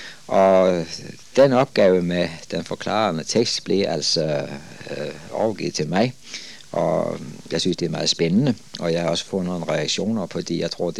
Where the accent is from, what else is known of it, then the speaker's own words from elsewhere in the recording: Capital Region of Denmark, Denmark; Jeg har set udformningen hjemme på Bornholm, hvor jeg selv stammer fra